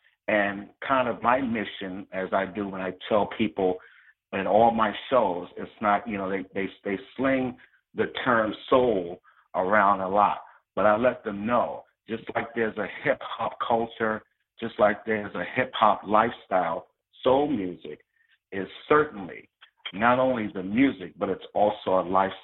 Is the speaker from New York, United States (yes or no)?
yes; New York City, New York, United States; also born or lived in Washington, D.C.; and I grew up in Harlem. I was born in Washington, D.C., but I was raised in Harlem, New York.